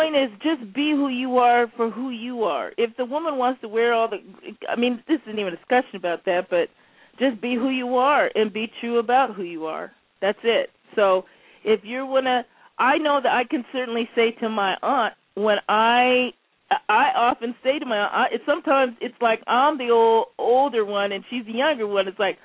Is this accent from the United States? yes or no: yes; Washington, United States; born there; I was born in Washington State, but my family's from the South. They're from Louisiana, Shreveport, Louisiana, and they migrated here... sort of in a group.